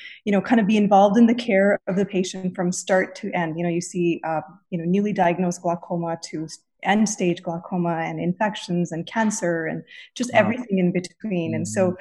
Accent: Canada; now in United States; And, you know, being a Canadian, it's a huge step. When you're living in the States, you've got all these visa stuff to go through

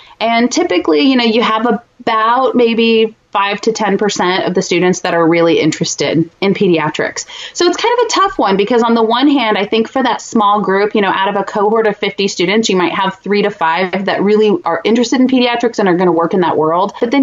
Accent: Kansas City, Missouri, United States; So I have I'm from Kansas City area. And so our local brewery here is Boulevard Brewery.

